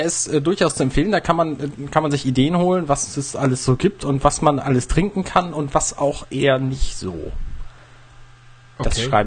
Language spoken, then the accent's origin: German; Buxtehude, Lower Saxony, Germany; now in Hamburg, Germany; Wo ich herkomme, Quatsch, wo ich wohne. Ich komme ja aus Buxtehude. In Buxtehude ist die schönste Stadt der Welt.